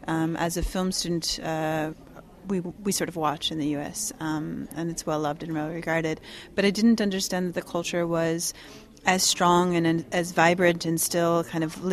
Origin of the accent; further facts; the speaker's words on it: Midwest, United States; I come from the Midwest.